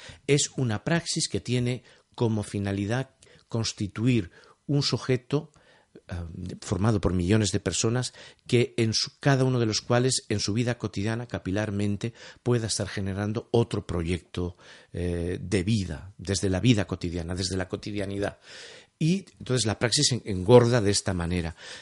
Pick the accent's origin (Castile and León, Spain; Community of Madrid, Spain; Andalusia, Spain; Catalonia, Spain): Catalonia, Spain; Barcelona; yo soy barcelonés